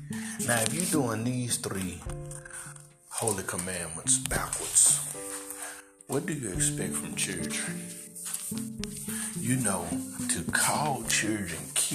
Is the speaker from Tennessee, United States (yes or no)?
yes; Memphis, Tennessee, United States; You know, I saw a situation that happened in my hometown of Memphis.